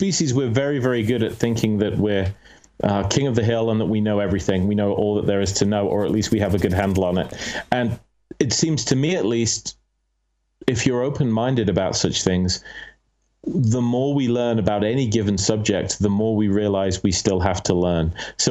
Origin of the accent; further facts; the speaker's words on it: Syston, East Midlands, United Kingdom; I grew up in Leicester, a small town called Syston, actually